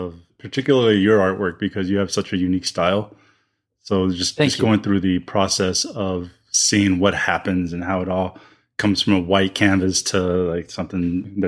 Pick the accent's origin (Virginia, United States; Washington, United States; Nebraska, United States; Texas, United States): Texas, United States; Austin; What's great is that I was born and raised in Austin, Texas.